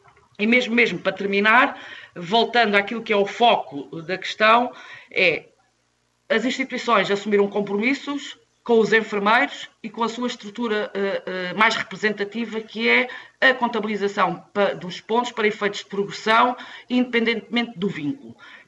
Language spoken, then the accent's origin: Portuguese; Algarve, Portugal; somos algarvios